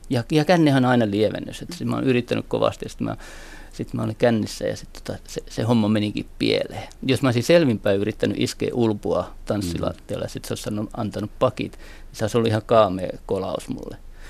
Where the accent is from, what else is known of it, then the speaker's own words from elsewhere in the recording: England, United Kingdom; Eihän Suomi tässä ole niin mikään ainutlaatuinen kulttuuri. Että no, meillä Englannissa on esimerkiksi samanlaista kulttuuria.